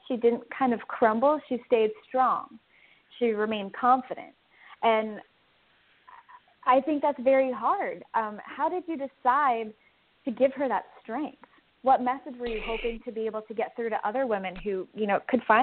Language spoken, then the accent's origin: English; New York, United States; I grew up in New York, but I'm in school down south.